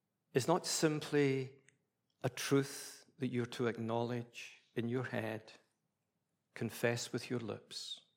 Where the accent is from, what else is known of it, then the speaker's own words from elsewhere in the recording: Scotland, United Kingdom; I almost wanted to shout out, but being a Scottish Presbyterian, I wouldn't.